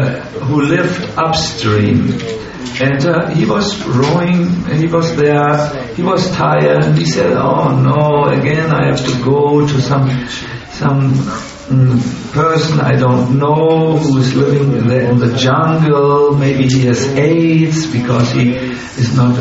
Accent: Germany; Whereas I'm from Germany, I'm so gross always.

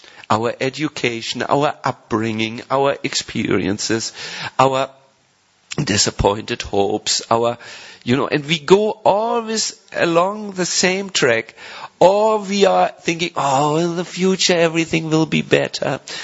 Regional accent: Croatia; English is a second language; one of these exercises you might start to laugh uncontrollably because we are from Croatia, you know.

